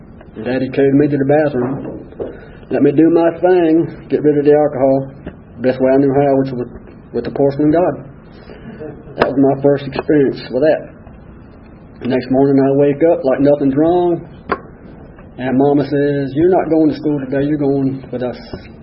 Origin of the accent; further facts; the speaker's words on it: Duluth, Minnesota, United States; also born or lived in Buffalo; I'm one of them damn Yankees, I guess. I was born in Buffalo, New York. And up until I was 8 years old, I lived in Duluth, Minnesota.